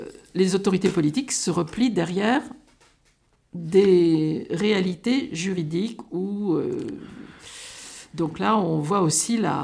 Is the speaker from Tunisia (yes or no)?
no; France; pour nous, c'est très intéressant, d'ailleurs, quand on est français